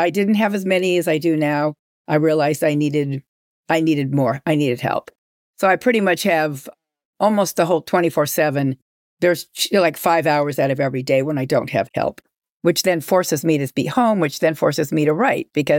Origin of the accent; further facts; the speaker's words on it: Los Angeles, California, United States; I'm from Los Angeles.